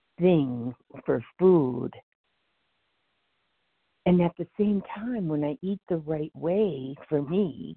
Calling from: Alabama, United States

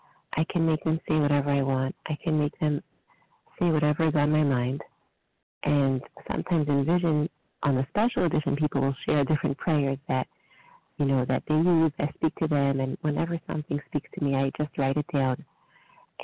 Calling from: New Jersey, United States; from New Jersey.

